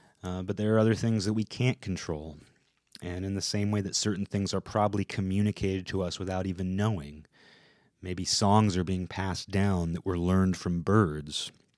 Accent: United States; I'm also an American. And I am proud to say that.

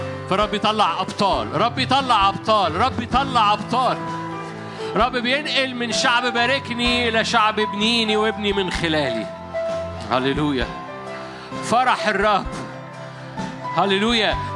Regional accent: Egypt; في بلدنا العربية، مش في بلدنا مصر، في بلدنا العربية. أنا بقول بالنسبة لي بلدنا هو المنطقة العربية

